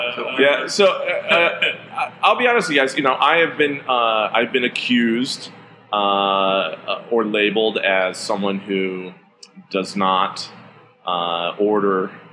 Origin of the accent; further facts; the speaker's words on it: Ireland; Being Irish, I call them travelers.